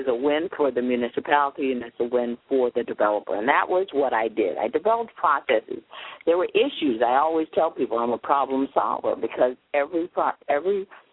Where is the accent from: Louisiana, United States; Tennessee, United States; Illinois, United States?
Illinois, United States; Alton; moved away as an adult; also born or lived in Atlanta / Orlando; now in Florida, United States; Well, originally I'm from Alton, Illinois, and came to Florida 25 years ago by way of Atlanta, which is where I got my master's degree in land use planning.